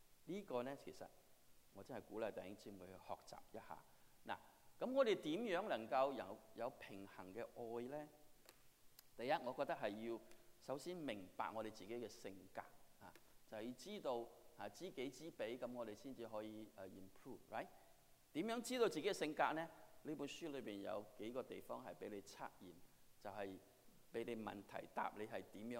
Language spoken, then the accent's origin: Chinese; China; 在我们中国人来说呢，我们的文化就是说爸爸呢是做严父